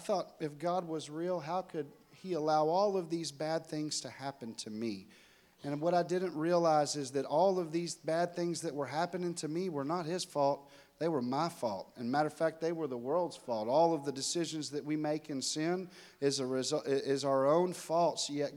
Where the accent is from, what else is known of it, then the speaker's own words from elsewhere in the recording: Dallas, Texas, United States; accent: Texas; And I'm from Dallas, Texas, if you can't tell by the accent. So I travel all around, so I may have lost some of it, but I'm from Dallas, Texas.